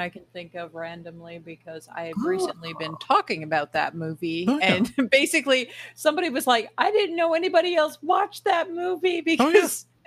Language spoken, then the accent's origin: English; the South, United States; I'm a Cuban and I'm female, so, and I'm from the South, so that's where I fit in.